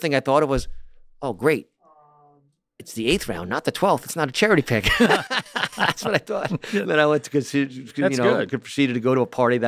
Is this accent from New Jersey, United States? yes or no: yes; Brick, New Jersey, United States; I'm born and raised in Brick, New Jersey, the first and only New Jersey native to do what I did